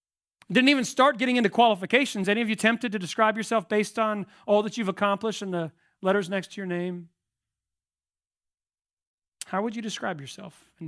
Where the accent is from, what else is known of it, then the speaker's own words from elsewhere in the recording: Colorado, United States; If I wanted to use geography, I would say I'm an Appalachian Southerner who used to be a Colorado kid.